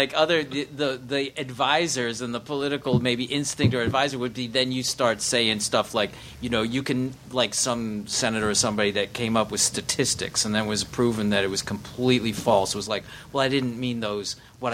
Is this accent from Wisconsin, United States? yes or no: yes; Wisconsin, United States; And now, forever, in the whole world, I'm from Wisconsin because that's, you know, that's what it says. When somebody looks up the bio, that's where I'm from.